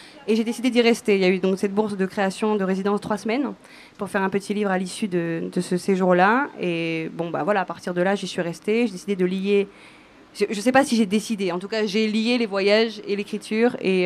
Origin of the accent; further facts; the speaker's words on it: France; born there; first language French; langue maternelle, je suis née en France, j'ai appris le français. L'espagnol, je l'ai appris quand j'étais au lycée, j'avais 14-15 ans.